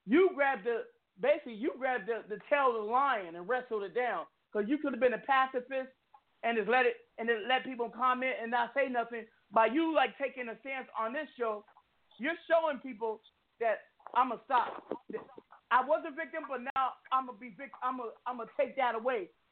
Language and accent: English; Seattle, Washington, United States; I'm from the West Coast. I'm from a place called Seattle, Washington.